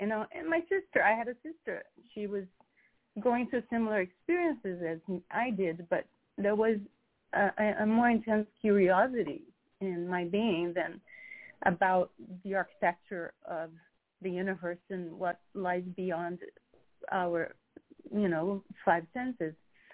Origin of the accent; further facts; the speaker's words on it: Rio de Janeiro, Brazil; So, yeah, growing up in Brazil was, I grew up very freely, because there was not a lot of structure. I was in, a lower middle class family and went to public school for 4 hours a day.